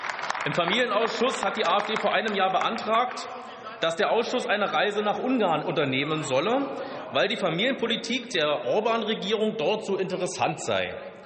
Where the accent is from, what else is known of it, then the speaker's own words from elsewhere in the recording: Potsdam, Brandenburg, Germany; Oder fragen Sie zum Beispiel in meiner Heimatstadt Potsdam nach